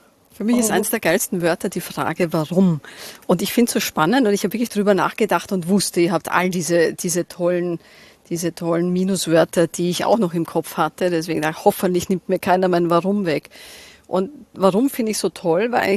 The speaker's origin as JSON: {"language": "German", "country": "Austria", "said": "Und bei uns in Österreich könnte man sagen, da gibt's einen eigenen Typus da draußen"}